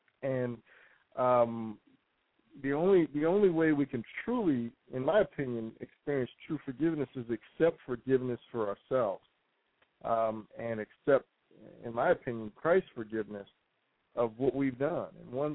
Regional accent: New York, United States; The way I grew up in New York, if somebody hurt you, you hurt them back harder so they won't do it again.

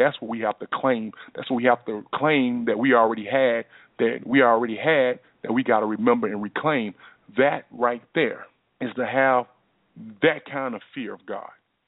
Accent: Texas, United States; Hope I ain't sound too country, but you know I am from Texas.

